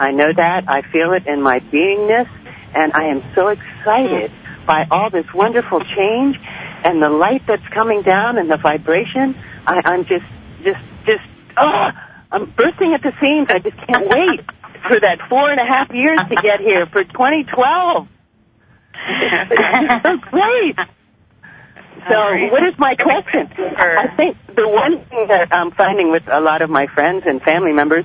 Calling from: Palm Coast, Florida, United States; I'm calling from Palm Coast, Florida.

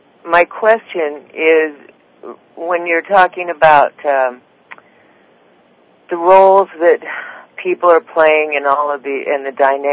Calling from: Oregon, United States; I'm calling from Oregon.

